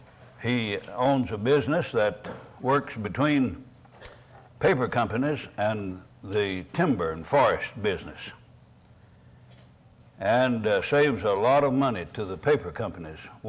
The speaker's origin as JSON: {"language": "English", "region": "Kentucky", "country": "United States", "said": "I'm from Kentucky. You know, we got grit."}